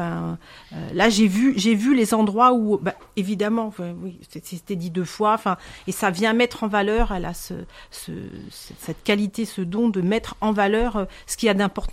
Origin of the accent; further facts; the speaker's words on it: Manosque, Provence-Alpes-Côte d'Azur, France; Alors, sur Manosque, je suis de Manosque